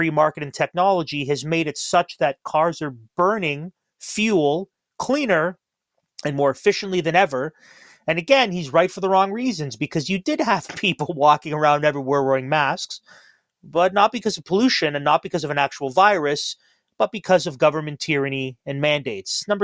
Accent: Toronto, Ontario, Canada; growing up in Toronto

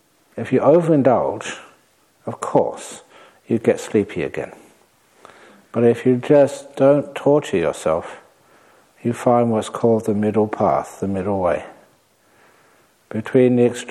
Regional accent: London, United Kingdom; Well, I grew up in London.

